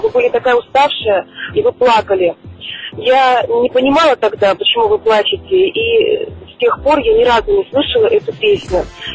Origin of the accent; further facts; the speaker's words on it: Bratsk, Irkutsk Oblast, Russia; когда мне было лет 7, вы приехали в мой родной город Братск Иркутской области.